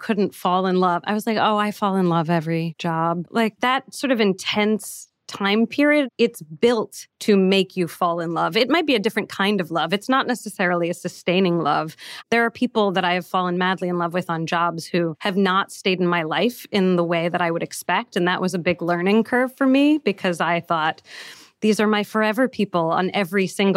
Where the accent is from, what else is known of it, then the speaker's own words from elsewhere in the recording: San Francisco, California, United States; He grew up upper middle class. I grew up with no money. And I grew up in San Francisco.